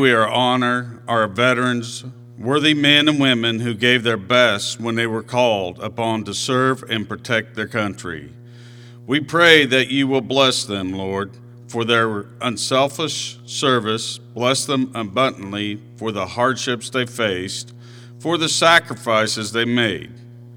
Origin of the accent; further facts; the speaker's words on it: Hoopeston, Illinois, United States; I was born and raised in Hoopston, Illinois.